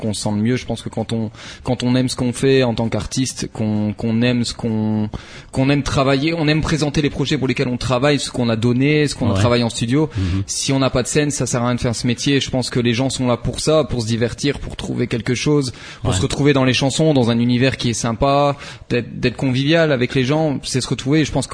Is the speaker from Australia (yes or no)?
no; Tournai, Wallonia, Belgium; Alors moi je viens donc de Tournai principalement. J'habite pas au centre de Tournai